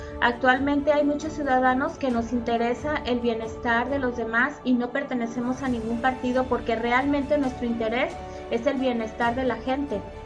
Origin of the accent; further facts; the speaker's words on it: Mexico; son dos cuestiones que como mexicanos en estos momentos nos hacen mucha falta.